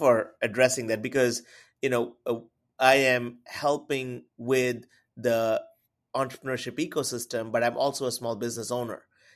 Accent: India; moved away as an adult; Like, I, you know, I immigrated from India. I didn't come with a nest egg or a cushion that I could fall back on.

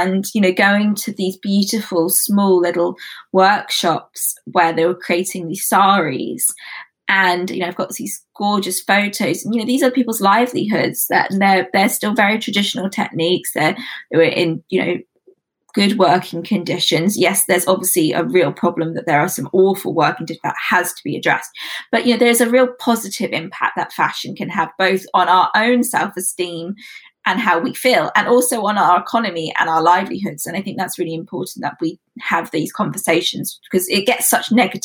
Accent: Lewisham, London, United Kingdom; I hosted and styled the Lewisham Council because I'm from Lewisham, born there.

